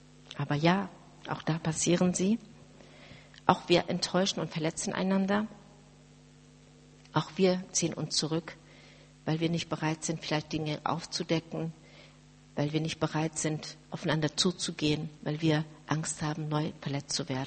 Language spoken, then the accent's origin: German; Turkey; Ich bin ja Türkin von Hause aus